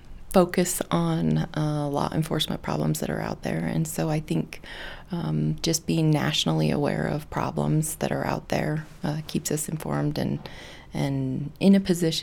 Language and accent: English; Wyoming, United States; growing up in Wyoming, well aware of our history with women's rights and being the first state to recognize women's right to vote